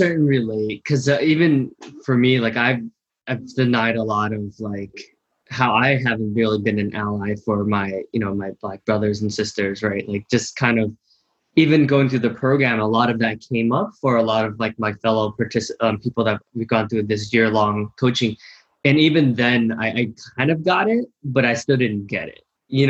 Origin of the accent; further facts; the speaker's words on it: United States; as someone who's gone through corporate America, you know, I'm Asian American, right?